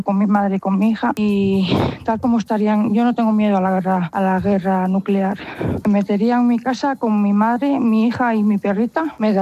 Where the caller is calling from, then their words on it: Santander, Cantabria, Spain; de Santander